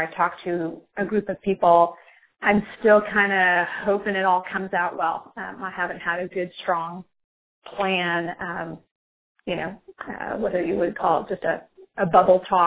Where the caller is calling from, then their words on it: Tennessee, United States; I'm calling in from Tennessee.